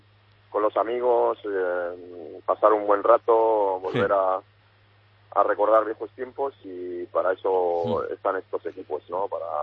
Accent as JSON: {"language": "Spanish", "region": "Ceuta", "country": "Spain", "tie": "born or raised there", "said": "Estoy en un equipo de veteranos de mi pueblo, de Ceuta."}